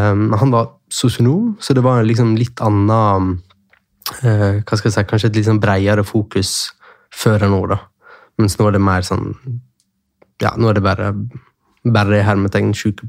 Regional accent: Jølster, Vestland, Norway; also born or lived in Oslo; jeg kommer fra Jølster, Sogn og Fjordane, men jeg bodde i Oslo i 10-15 år.

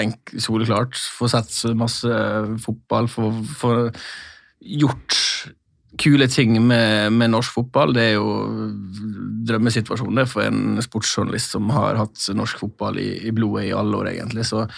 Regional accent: Møre og Romsdal, Norway; Altså ta for min del som sunnmøring å få med seg 3-4 kompiser på kamp

